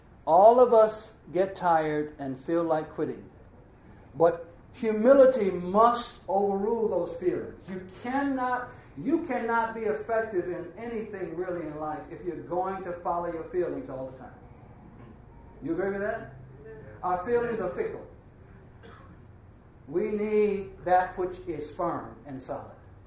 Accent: Missouri, United States; So, I'm from Missouri, show me, right?

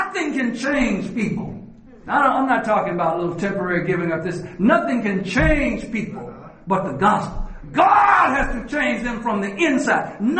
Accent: Arkansas, United States; Most of you know that I grew up in Arkansas. And There were occasions in my little hometown when we had to pick cotton.

